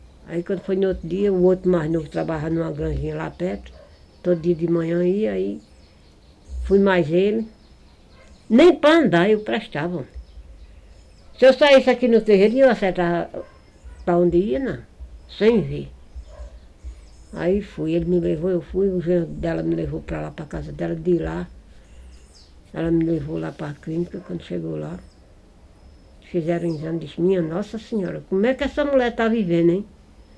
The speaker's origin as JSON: {"language": "Portuguese", "region": "Pernambuco", "country": "Brazil", "moved": "as an adult", "said": "Eu me casei e vim para aqui. Eu não sou nem daqui, sou de Pernambuco. E meu pai veio para aqui, veio morar para aqui"}